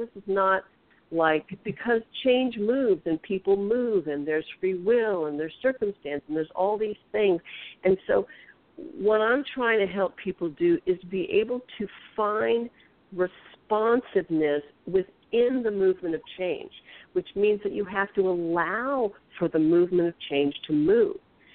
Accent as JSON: {"language": "English", "town": "Los Angeles", "region": "California", "country": "United States", "tie": "born or raised there", "said": "So, you know, I grew up in West Los Angeles and grew up in the same house for, you know, until I left for high school, and my parents didn't move until, you know, well after I was in college."}